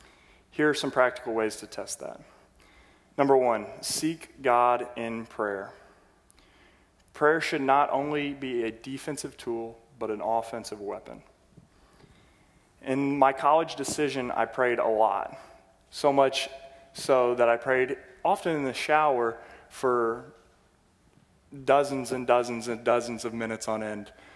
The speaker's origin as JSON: {"language": "English", "town": "New Albany", "region": "Indiana", "country": "United States", "tie": "born or raised there", "said": "My family is local. I'm from New Albany, Indiana. Grew up here in southern Indiana all my life. Moved away to play college basketball and then moved home from the University of Southern Indiana."}